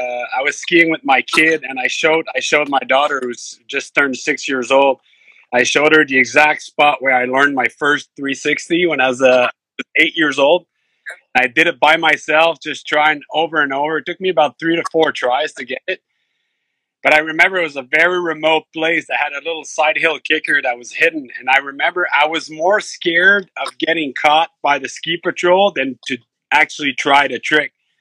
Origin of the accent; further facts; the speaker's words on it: Saint-Jérôme, Quebec, Canada; also born or lived in Mont-Tremblant; Grew up in, I was born in Saint-Jérôme, which is about, 45 minutes north of Montreal.